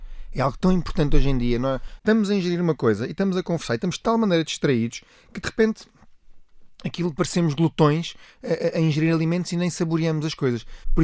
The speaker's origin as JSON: {"language": "Portuguese", "region": "Rio de Janeiro", "country": "Brazil", "tie": "born or raised there", "said": "Eu, por exemplo, nasci no Rio de Janeiro, no Brasil, e cresci com sabores tropicais."}